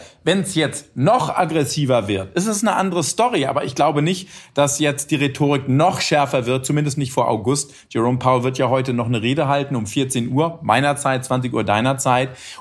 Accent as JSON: {"language": "German", "region": "Hesse", "country": "Germany", "lives_now": "New York, United States", "said": "hier so als Hesse in New York."}